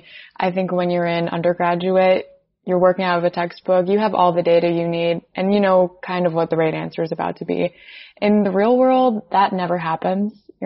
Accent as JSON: {"language": "English", "region": "Wisconsin", "country": "United States", "tie": "born or raised there", "said": "For me, I grew up in Wisconsin. I've got my Wisconsin."}